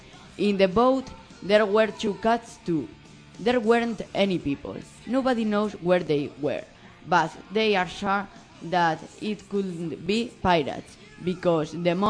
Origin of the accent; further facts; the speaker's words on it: Leganés, Community of Madrid, Spain; I am from Leganés.